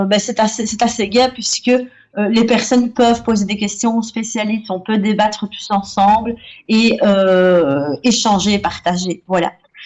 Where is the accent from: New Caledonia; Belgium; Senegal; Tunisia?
Belgium; Liège, Wallonia; now in Spain; Moi, je suis liégeoise d'origine, mais je vis en Andalousie depuis 7 ans. Mmh. Donc, ça fait 7 ans que je vis là-bas, dans le sud de l'Espagne, dans une réserve naturelle qui s'appelle Cabo de Gata, entre Almeria et Malaga.